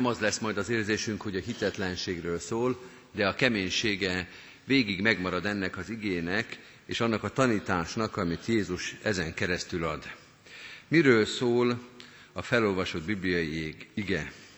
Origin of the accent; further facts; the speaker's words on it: Budapest, Hungary; Én Pesten nőttem föl, és emlékszem a régi villamosokra.